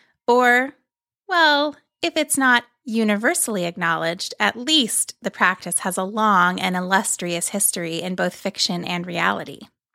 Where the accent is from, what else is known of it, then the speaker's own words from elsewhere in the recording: Ohio, United States; when I was growing up in Ohio, my parents went through a long process to pick a name for our sheep farm.